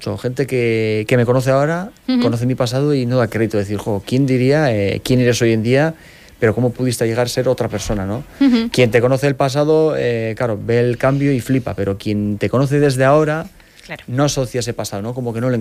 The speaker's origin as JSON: {"language": "Spanish", "town": "Valle de Trápaga-Trapagaran", "region": "Basque Country", "country": "Spain", "said": "Soy de Trapagarán, del Valle de Trapagarán."}